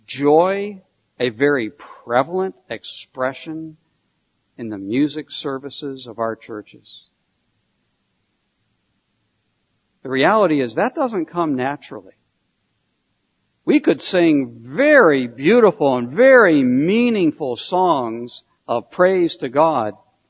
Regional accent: New England, United States; being a New Englander again. I not only ministered there, I grew up in New England

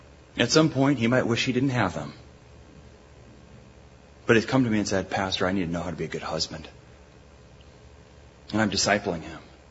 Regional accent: California, United States; I'm from California, I can probably get away with this.

